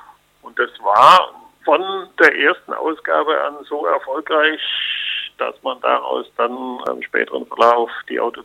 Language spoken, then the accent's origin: German; Germany; Ich bin auch Deutscher, insofern.